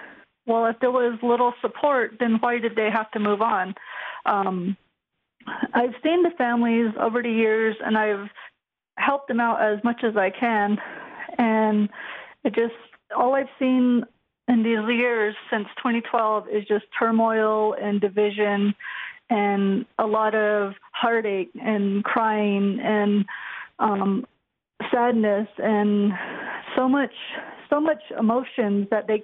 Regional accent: Big Mountain, Arizona, United States; I'm originally from Big Mountain, and I'm Chisha Dene, and that's my clan, which is Apache, Chiricahua.

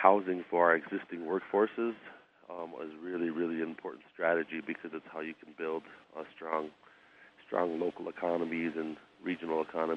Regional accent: Porcupine, South Dakota, United States; I'm actually from Porcupine, South Dakota, down there on Pine Ridge.

